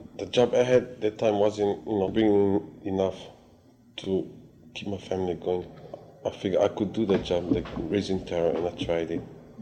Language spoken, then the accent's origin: English; Waipio, Hawaii, United States; I was brought up in Waipio, and we had to work our way to live by raising taro.